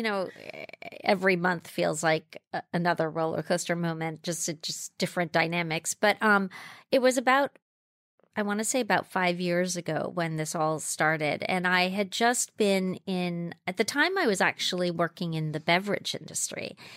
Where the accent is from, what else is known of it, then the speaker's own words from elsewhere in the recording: Jamaica; My story begins where I grew up in Jamaica, West Indies. I was born there. So I grew up in the Blue Mountains